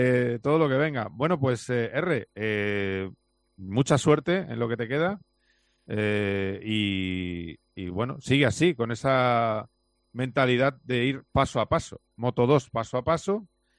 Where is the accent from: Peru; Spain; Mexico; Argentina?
Spain; Nosotros, como españoles, que tenemos un 12 más 1, nos cabrea mucho.